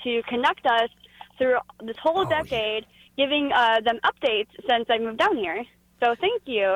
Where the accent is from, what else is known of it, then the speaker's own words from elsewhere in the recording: Michigan, United States; now in Kansas City, United States; I am actually from Michigan, and I've been living in KC for about 3.5 years.